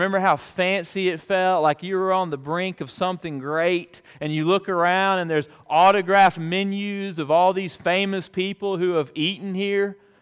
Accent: Dothan, Alabama, United States; Now, this was the place in my hometown of Dothan, Alabama.

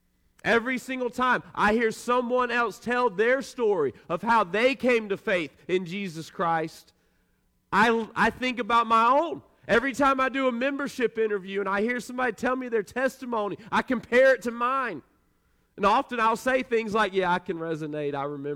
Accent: Dothan, Alabama, United States; I was driving around my hometown, Dothan, Alabama.

